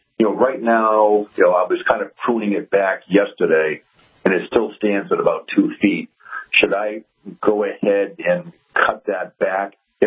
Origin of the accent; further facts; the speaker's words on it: Scituate, Massachusetts, United States; I grew up in Scituate